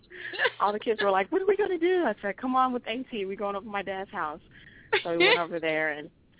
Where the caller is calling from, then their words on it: Chicago, Illinois, United States; Hi, Miss Blue. … I'm calling from Chicago.